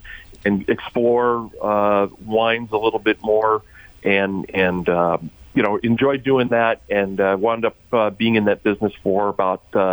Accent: Seattle, Washington, United States; growing up in Seattle, my father was in the radio business up in Seattle, and I followed him into that business when I went to the University of Washington

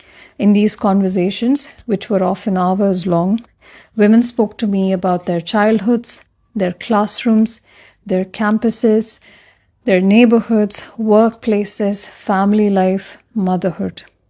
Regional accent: India; As a Muslim woman myself, I was born and raised in India, and I have lived here all my life, worked, studied in different parts of the country, and I call India my home.

